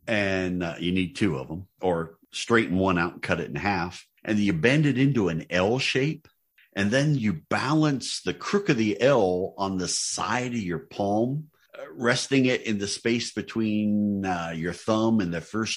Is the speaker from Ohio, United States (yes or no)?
yes; Ohio, United States; a woman in the church that I grew up in back in Tuscarawas County